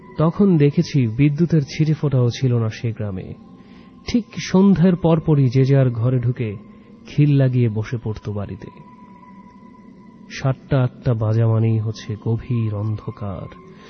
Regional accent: Majhdi, Chittagong Division, Bangladesh; আমরা থাকতাম নোয়াখালীর মাঝদিতে, মূলত সেটাই আমার দাদাবাড়ি এবং সেখানেই আমার বেড়ে ওঠা।

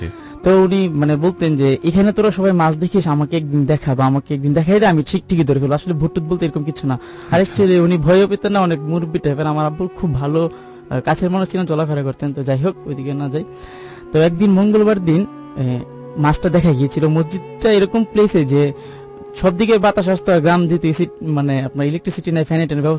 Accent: Baniachong, Sylhet Division, Bangladesh; আমার ঘটনাটা যেখানে ঘটছে আমাদের আমার গ্রামের বাড়িতে, সেটা হবিগঞ্জ জেলার মানিয়াচং থানার 15 নম্বর ইউনিয়নের ফেরিংগিটিলা গ্রাম, খুব ছোট্ট একটা গ্রাম।

